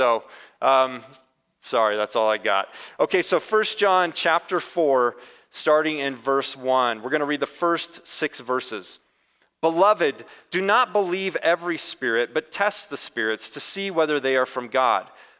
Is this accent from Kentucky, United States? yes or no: no; Nebraska, United States; Some of you know this already, but I'm from Northwest Nebraska, and some people call it the Promised Land.